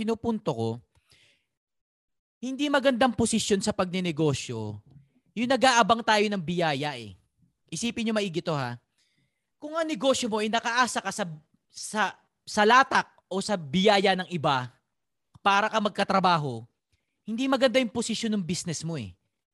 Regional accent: Bicol Region, Philippines; Ang nanay ko pala, tiga Bicol kasi kami.

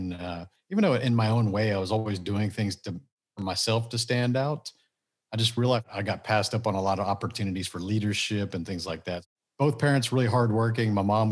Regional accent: Texas, United States; I grew up, I would say, lower middle class as a suburb of Houston. Small town when I was there, it was probably about 15,000 total people.

